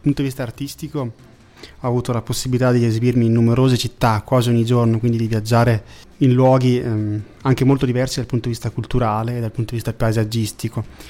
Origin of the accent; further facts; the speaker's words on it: Trentino-Alto Adige, Italy; un onore per me come trentino aver avuto questa grande possibilità